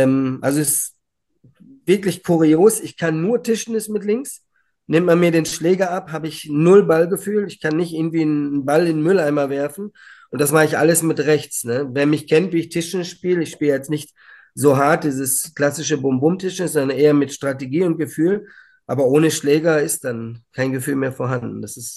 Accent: Hamm, North Rhine-Westphalia, Germany; born there; in Hamm spielte damals in meiner Geburtsstadt.

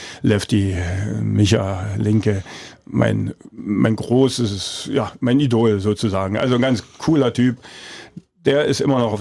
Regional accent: Forst, Brandenburg, Germany; ich bin in Forst geboren und ich denke mal, ich werde auch hier bleiben.

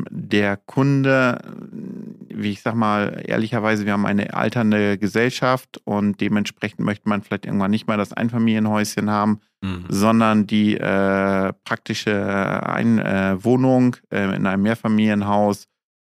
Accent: Aurich, Lower Saxony, Germany; born there; moved away as an adult; also born or lived in Oldenburg; Bin gebürtiger Auricher, dann aber 2005 nach Oldenburg gewechselt, 20 Jahre bei der LZO dort gearbeitet, zuletzt in der Innenstadt.

